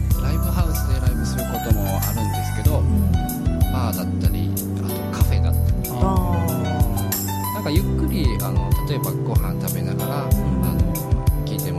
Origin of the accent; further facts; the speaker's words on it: Fukuoka, Japan; 地元の福岡県にライブ行ったりと、割とあちこちライブに行ってますね